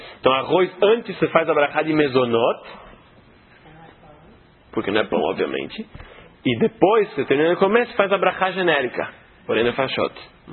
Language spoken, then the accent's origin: Portuguese; Brazil; Mas eu como arroz, como um bom brasileiro, como arroz com feijão.